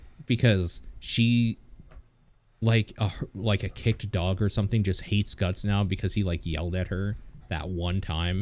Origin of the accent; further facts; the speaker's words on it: England, United Kingdom; but I mean, we're English, so.